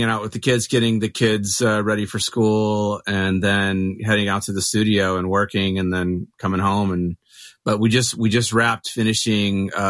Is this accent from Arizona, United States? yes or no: yes; Mesa, Arizona, United States; now in Phoenix, United States; So I grew up in Mesa. I live in Phoenix, which is just like just kind of two towns over.